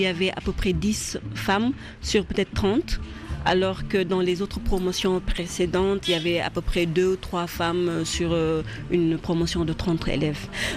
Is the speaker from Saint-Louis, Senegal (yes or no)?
yes; Saint-Louis, Senegal; Je suis originaire de Saint-Louis, du Sénégal